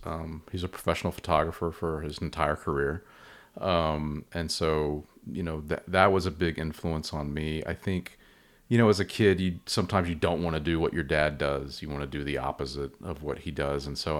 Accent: Fort Worth, Texas, United States; I think Fort Worth is a smaller place than Dallas, so it's kind of, I wouldn't say it's a small town by any means at all

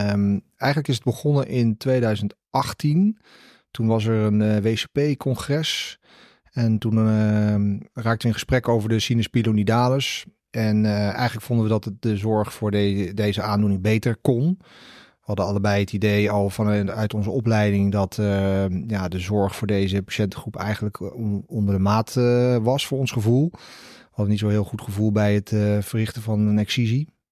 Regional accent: Breda, North Brabant, Netherlands; also born or lived in Tanzania; Opgegroeid in Afrika, in Tanzania. Daar werkte mijn vader. Ik heb 3,5 jaar gewoond, dus ik weet er niet heel veel meer van. Toen in Breda gekomen, daar een middelbare school gedaan en uiteindelijk gaan studeren aan de VU in Amsterdam.

